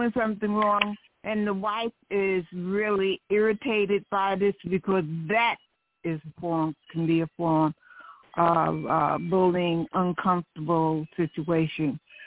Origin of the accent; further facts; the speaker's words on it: New Jersey, United States; I'm from New Jersey